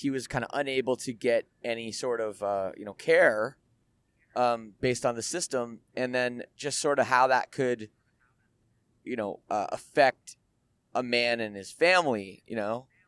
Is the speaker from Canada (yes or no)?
yes; Canada; I'm Canadian and we have universal health care